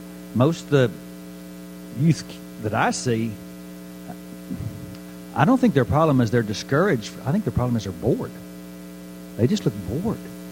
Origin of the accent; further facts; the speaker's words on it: Fort Worth, Texas, United States; I'm from Fort Worth. We're supposed to be the buckle of the Bible Belt.